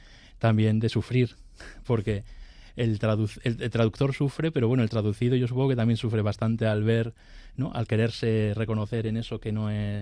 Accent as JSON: {"language": "Spanish", "country": "Spain", "said": "yo empecé a escribir en castellano, ¿no? Porque es mi lengua materna, pero después cuando empecé a escribir en euskera"}